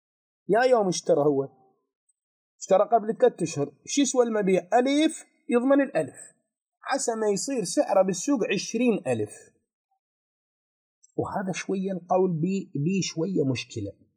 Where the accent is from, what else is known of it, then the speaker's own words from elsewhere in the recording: Iraq; بمحرم وصفر احنا عندنا بالعراق هاي الاشياء، المواد الغذائية زين واللحوم تغلى